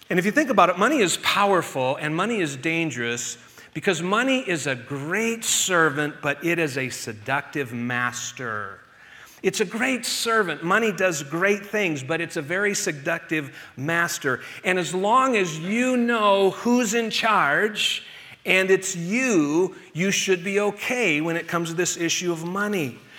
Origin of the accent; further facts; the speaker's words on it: Colorado, United States; Now, when I was growing up, and I grew up here in Colorado, the 4th of July was really just about one of my favorite holidays of the year